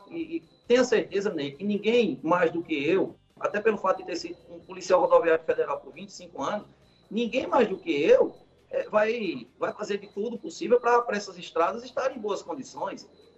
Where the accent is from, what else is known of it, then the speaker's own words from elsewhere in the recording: Pernambuco, Brazil; Agora, eu, enquanto pernambucano, o que eu tenho hoje é que torcer